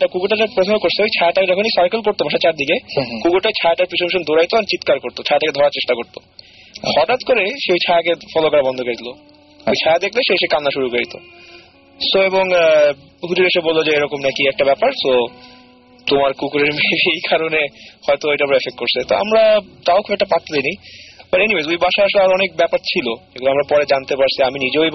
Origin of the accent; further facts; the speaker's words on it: Dhaka, Dhaka Division, Bangladesh; আমার আসলে জন্ম বেড়ে ওঠা ধানমন্ডিতে, এখন যদি আমি এদিকে চলে আসছি, তো আমি ধানমন্ডি একটা বাসায় থাকতাম 32 নম্বরে